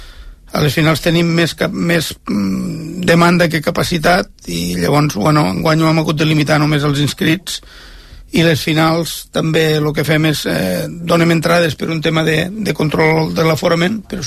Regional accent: Catalonia, Spain; sóc de les Terres de l'Ebre

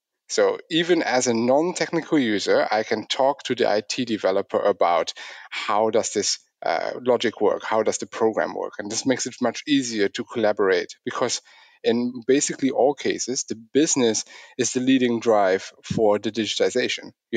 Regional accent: Netherlands; I grew up in the Netherlands

